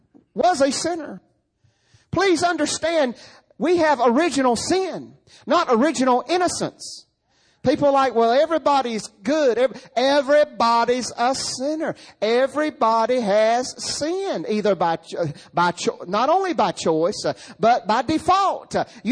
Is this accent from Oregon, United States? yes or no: no; North Carolina, United States; I'm telling you, I'm from Eastern North Carolina and proud of it.